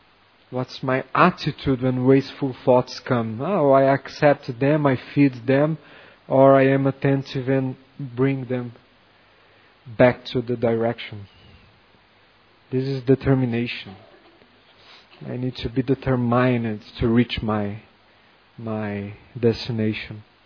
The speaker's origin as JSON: {"language": "English", "region": "Rio de Janeiro", "country": "Brazil", "said": "Now I am from Rio de Janeiro, so I was observing them."}